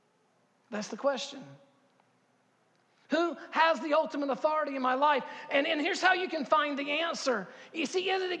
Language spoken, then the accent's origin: English; Harkers Island, North Carolina, United States; I'm from Harker's Island. I hardly know English.